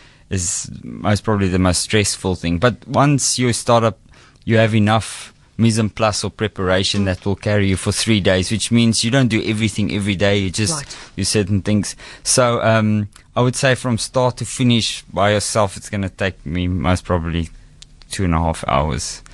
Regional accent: Western Cape, South Africa; But I'm very proud to be South Africa

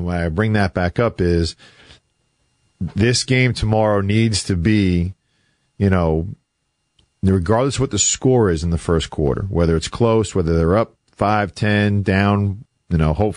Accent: Long Island, New York, United States; Because I grew up on Long Island when the Islanders were just killing everybody

